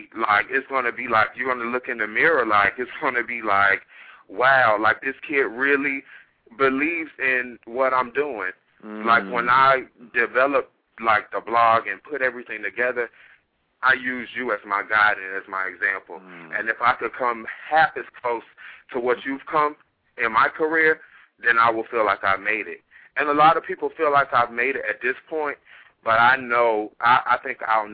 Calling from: Washington, District of Columbia, United States; Well, actually, I'm calling from Washington, D.C., but 813 is Tampa, Florida.

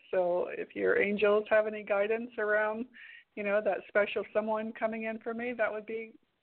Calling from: Florida, United States; from Florida.

